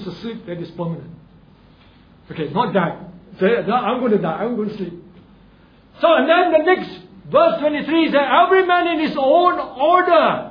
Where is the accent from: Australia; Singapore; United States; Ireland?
Singapore; born there; I'm glad that I'm born a Singaporean, a Chinese Singaporean here.